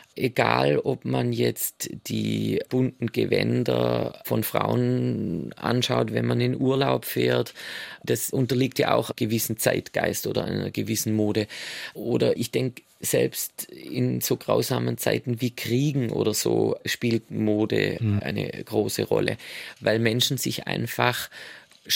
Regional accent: Baden-Württemberg, Germany; now in Vienna, Austria; dass ich in Schwarzwald ziehe. Das ist meine Heimat, aber Wien ist einfach mein geliebtes Zuhause.

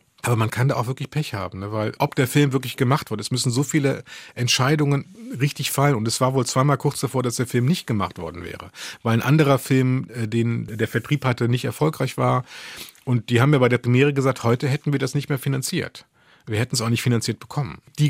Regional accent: Cologne, North Rhine-Westphalia, Germany; Was komisch ist als Kölner

